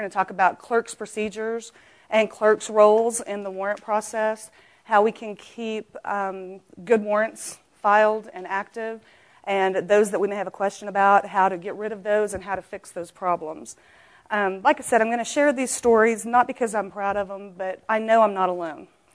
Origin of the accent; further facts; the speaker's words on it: Texas, United States; I'm from West Texas, and everybody talks like this.